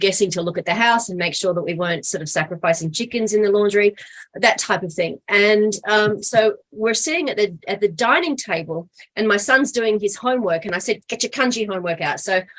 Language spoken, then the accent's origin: English; Australia; now in Japan; my husband and I, we're both Australian, and so a lot of people question why we live in Japan or why we choose to live in Japan for so long.